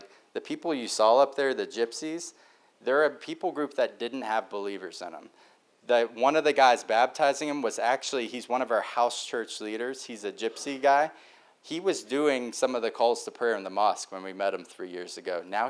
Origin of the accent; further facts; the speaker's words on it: West Virginia, United States; I'm from West Virginia. You know, I like animals.